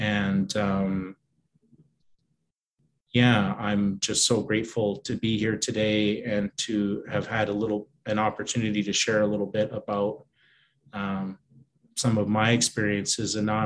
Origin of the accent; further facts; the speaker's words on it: Pender Island, British Columbia, Canada; growing up on Pender, as I began to learn more about the treatment of Indigenous veterans